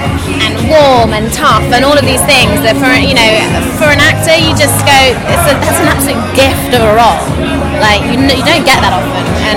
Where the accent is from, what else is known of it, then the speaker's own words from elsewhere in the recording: England, United Kingdom; I'm from England, yeah.